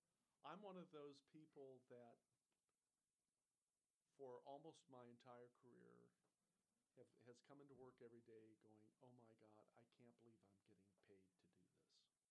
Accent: Rochester, Minnesota, United States; born there; I was born in Rochester, Minnesota on Bastille Day, July 14th, 1953.

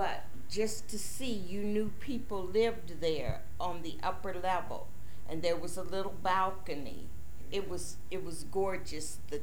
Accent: Dayton, Ohio, United States; Like I said, you know, I grew up in Dayton. I didn't know people didn't like people because of the color of their skin. I'd never been down south until I was an adult.

